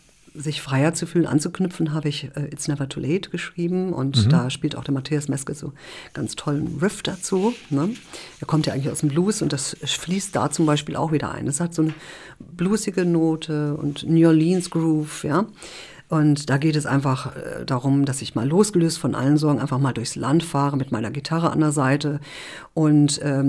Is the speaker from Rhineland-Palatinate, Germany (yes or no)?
yes; Rhineland-Palatinate, Germany; born there; Nein, ich bin in der Pfalz geboren und habe in mehreren Bundesländern gewohnt, über 10 Schulen besucht, also wir sind ziemlich viel gereist mit meiner Familie.